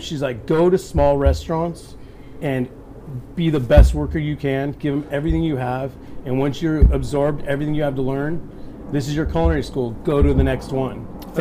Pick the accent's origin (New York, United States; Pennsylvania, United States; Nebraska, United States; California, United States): California, United States; San Jose; Yeah, San Jose, 1970 I started my life, yeah.